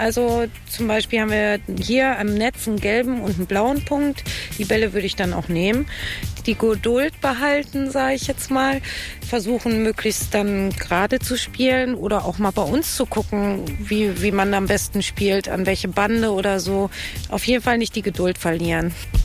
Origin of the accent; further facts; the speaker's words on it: Kiel, Schleswig-Holstein, Germany; Ich komme aus Kiel und ich werde jetzt etwas hierüber erzählen.